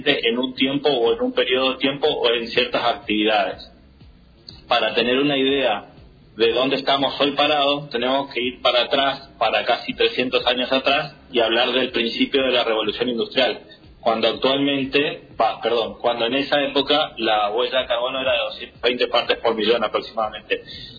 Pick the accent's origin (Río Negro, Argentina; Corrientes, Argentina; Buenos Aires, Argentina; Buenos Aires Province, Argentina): Corrientes, Argentina; Yo soy de Corrientes.